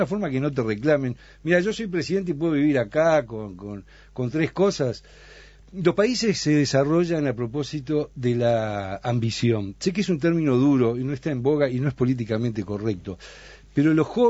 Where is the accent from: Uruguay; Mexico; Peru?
Uruguay; eso no fue el Uruguay tradicional de las décadas donde nos criamos en el Uruguay, de todas las clases sociales